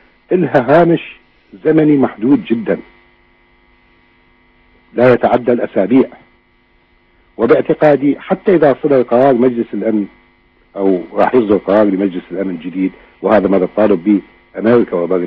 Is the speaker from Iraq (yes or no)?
yes; Iraq; بالنسبة لنا كعراقيين، وهذا من خلال تجربة 35 سنة الماضية